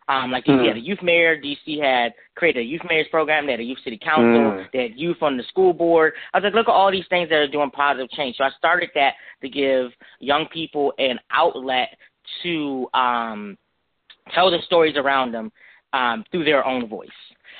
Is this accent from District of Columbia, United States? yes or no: yes; Washington, District of Columbia, United States; But I grew up in Washington, D.C., you know, the nation's capital